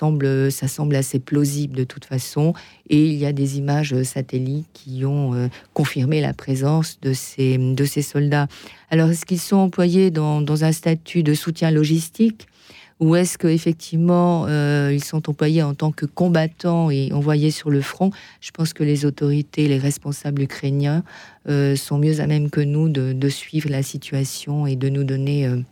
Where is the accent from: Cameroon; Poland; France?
Poland; même chez nous, en Pologne